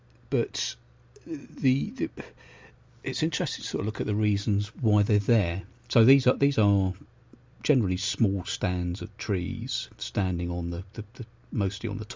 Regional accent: South East England, United Kingdom; now in England; I grew up in Sussex

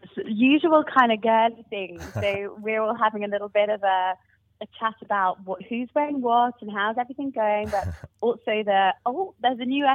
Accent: Ealing, London, United Kingdom; born there; So I was born in West London in Ealing.

